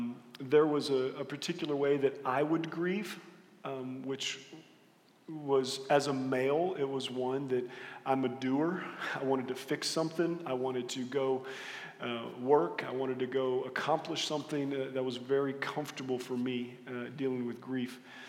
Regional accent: Florida, United States; Having grown up in Central Florida, one of the great ways we've kind of described this is, you know, I grew up in Central Florida.

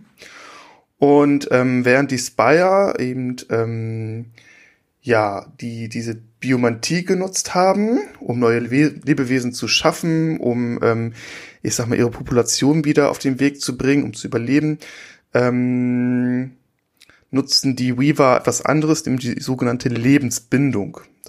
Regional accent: Nienburg, Lower Saxony, Germany; komme aus Nienburg, das liegt so ein bisschen westlich von Hannover, Niedersachsen.

